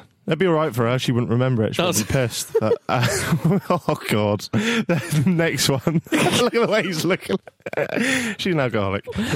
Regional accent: Norwich, East of England, United Kingdom; but then I am from Norwich

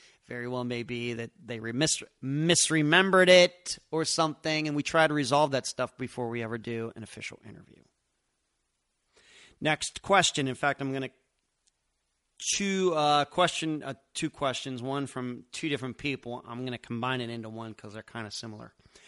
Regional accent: Pennsylvania, United States; moved away; And hey, I grew up in Pennsylvania, so I don't live where I grew up either.

